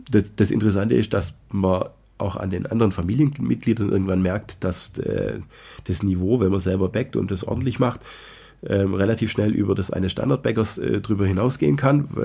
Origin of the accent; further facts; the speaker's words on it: Baden-Württemberg, Germany; als Schwabe schmeißt man ja nichts weg, ne?